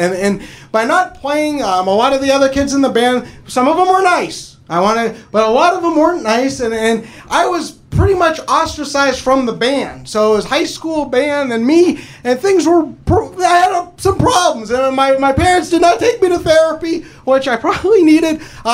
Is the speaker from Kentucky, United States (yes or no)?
no; New Hampshire, United States; I'm originally from New Hampshire.